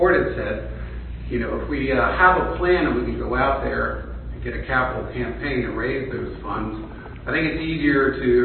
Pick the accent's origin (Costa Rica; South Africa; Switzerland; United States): United States; Maryland; now in Hershey, United States; I came from Maryland. I think I talked at the last meeting. Came from Maryland. I paid the same taxes here that I did there. But we love it here in Pennsylvania.